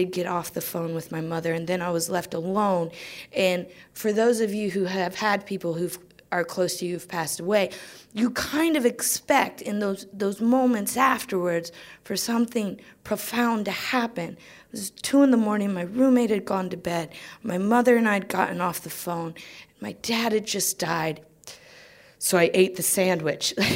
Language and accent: English; Greenville, Ohio, United States; now in New York, United States; I grew up in Greenville, Ohio, small town. In the middle of the U.S. of A. And I've lived in New York for 10 years